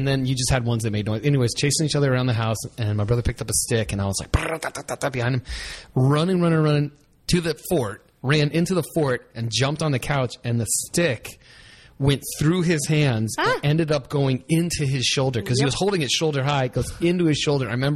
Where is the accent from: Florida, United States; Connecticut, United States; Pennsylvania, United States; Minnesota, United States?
Florida, United States; I'm from South Florida, and it was like the classic green, brown, black camo.